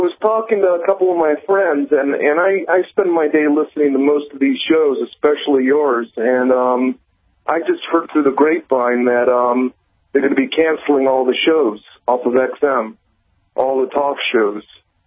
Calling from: Las Vegas, Nevada, United States; I'm calling from Las Vegas. Used to be a local trucker. Now I'm cross-country.

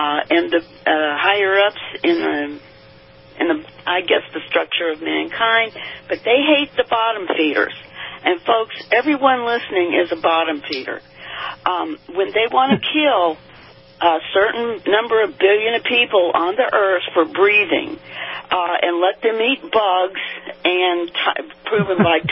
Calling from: St. Petersburg, Florida, United States; Good morning … from St. Pete.

